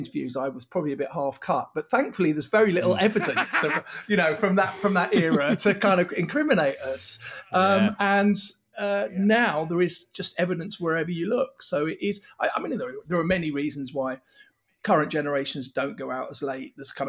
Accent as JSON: {"language": "English", "region": "London", "country": "United Kingdom", "said": "I mean, I'm from London"}